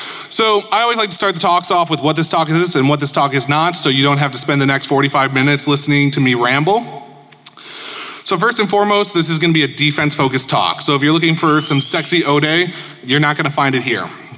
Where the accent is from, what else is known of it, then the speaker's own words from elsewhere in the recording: Chicago, Illinois, United States; I'm a managing partner over at Urbane. I hail from Chicago.